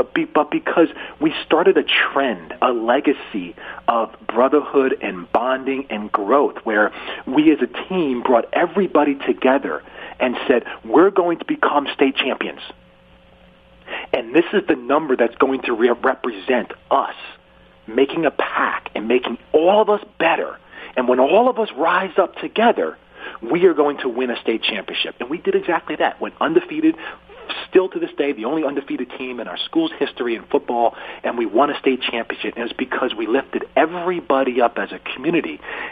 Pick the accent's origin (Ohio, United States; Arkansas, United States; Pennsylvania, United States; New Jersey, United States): New Jersey, United States; I grew up in Northwest New Jersey, and at that time, during the late 70s, early 80s, that was where nobody was.